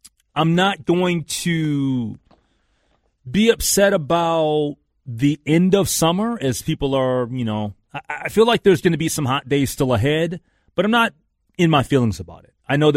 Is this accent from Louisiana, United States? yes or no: no; Minnesota, United States; as a Minnesotan and understanding the great Minnesota get-together